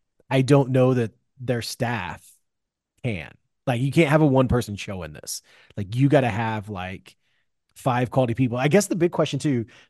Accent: Indiana, United States; I was like, I'm from Indiana. Absolutely, I will be our scorer.

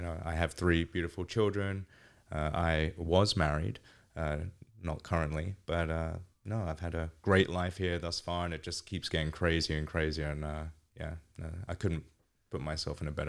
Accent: East of England, United Kingdom; I've been living here for 17 years. I was actually born here. But I was raised in England, Essex, specifically in the countryside. And I guess from having a New York father and then living here, like I said, half of my life, it's mellowed out a lot, my accent.

